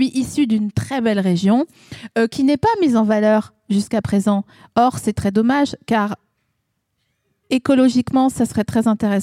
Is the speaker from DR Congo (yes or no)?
no; East France, France; Moi, je viens de l'Est de la France.